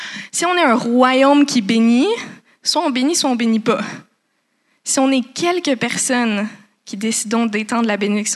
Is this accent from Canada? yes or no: yes; Canada; T'sais, moi je suis canadienne, j'ai la liberté, j'ai la démocratie